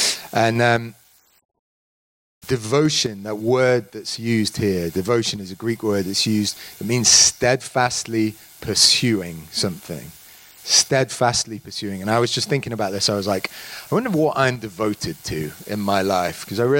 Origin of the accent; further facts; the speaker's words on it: England, United Kingdom; I'm obviously English.